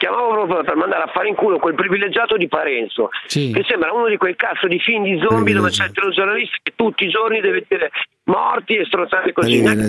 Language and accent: Italian; Bologna, Emilia-Romagna, Italy; perché sono di Bologna.